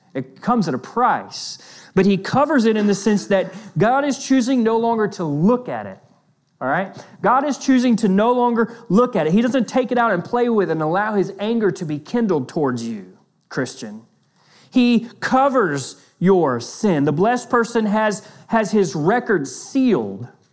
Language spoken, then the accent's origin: English; the South, United States; Sometimes it's translated in the New Testament as reckon, which I like because I'm from the South.